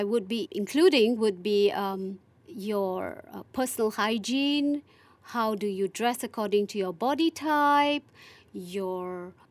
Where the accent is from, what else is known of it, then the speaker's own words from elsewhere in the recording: Kuala Lumpur, Malaysia; I put it in my bio that I'm from Kuala Lumpur, Malaysia.